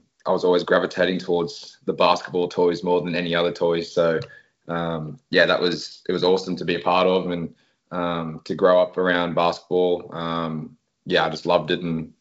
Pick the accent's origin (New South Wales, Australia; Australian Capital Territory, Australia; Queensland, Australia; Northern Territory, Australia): New South Wales, Australia; Wollongong; growing up in Wollongong, having the Illawarra Hawks there, it was the only team really to support in any sport, really.